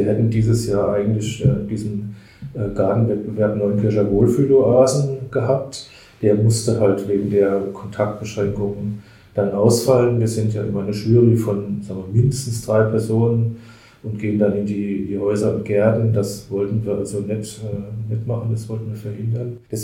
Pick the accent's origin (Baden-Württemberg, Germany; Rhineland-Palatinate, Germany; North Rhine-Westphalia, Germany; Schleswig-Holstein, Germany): Rhineland-Palatinate, Germany; als Pfälzer